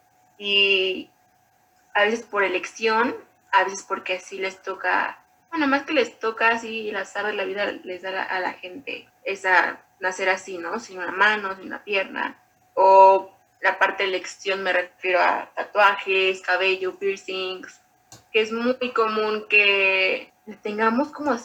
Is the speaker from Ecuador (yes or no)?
no; Mexico; no perder esa, lo que nos caracteriza como mexicanos.